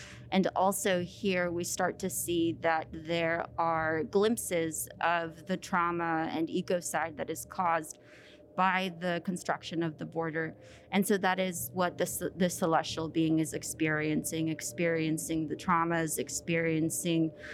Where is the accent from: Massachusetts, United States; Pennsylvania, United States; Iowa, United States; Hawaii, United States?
Iowa, United States; also born or lived in Mexico; So I am from Mexico, and I migrated to the States in the 90s. And growing up in the Midwest was a really interesting experience, living in rural Iowa from a very small town. And so for me, I decided to move down to Arizona